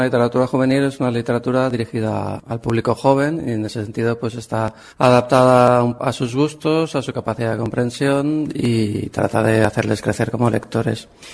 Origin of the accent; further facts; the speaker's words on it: Valencia, Valencian Community, Spain; Soy de Valencia, ciudad capital, entonces cuando fui a vivir a este pueblo me llamaba mucho la atención